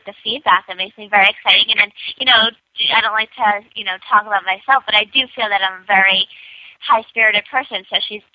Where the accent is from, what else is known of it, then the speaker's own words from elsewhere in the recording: Long Island, New York, United States; born there; I was born in Long Island, New York.